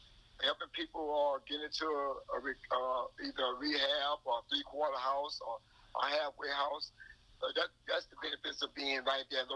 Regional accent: Alexandria, Louisiana, United States; I'm a born and raised in Alexandria, Louisiana.

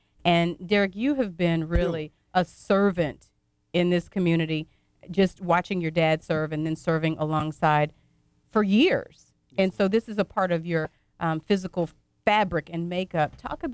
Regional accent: Bunkie, Louisiana, United States; people who know us know that we're from Bunkie

